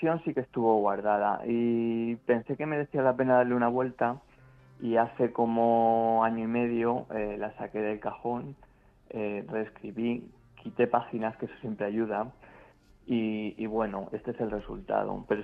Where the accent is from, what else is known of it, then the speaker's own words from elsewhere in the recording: Castilla-La Mancha, Spain; now in Madrid, Spain; correr por los caminos de mi pueblo en los que no me encuentro a nadie, igual una hora, sobre el paisaje manchego este